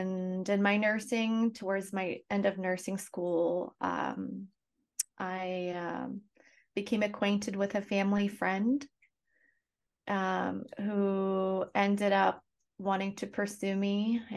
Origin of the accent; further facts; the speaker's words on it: Canada; also born or lived in Russia; So up until I was five, I lived in Russia. I was born in Russia. And then my dad immigrated my mom and I and my brother to Canada, where his family lived in. So he's one of eight kids. And so growing up, I grew up in Canada.